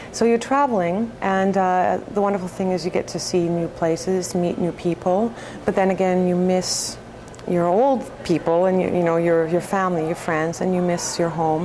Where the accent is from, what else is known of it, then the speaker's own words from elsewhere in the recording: Ottawa, Ontario, Canada; I'm from Ottawa.